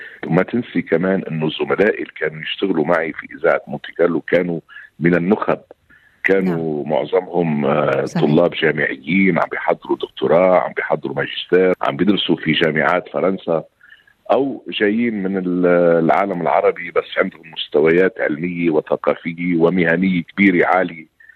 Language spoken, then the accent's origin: Arabic; Lebanon; وأنا جاي من لبنان ومن هالبيئة الضيقة في لبنان وطالع إلى العالم العربي